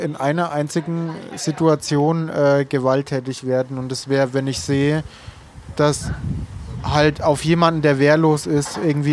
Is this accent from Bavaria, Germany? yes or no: yes; Bavaria, Germany; Meine Heimat ist in der Nähe von Bamberg. Und ich komme aus einem richtig kleinen Kaff, so viel dazu. Das ist dem einzigen kleinen Kaff in der Umgebung, das eine riesengroße Disco hat.